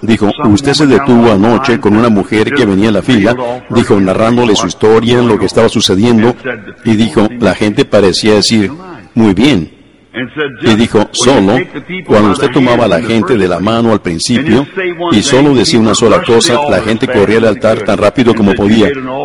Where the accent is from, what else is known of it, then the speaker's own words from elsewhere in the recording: Louisville, Kentucky, United States; en Louisville, cuando él estuvo en mi ciudad natal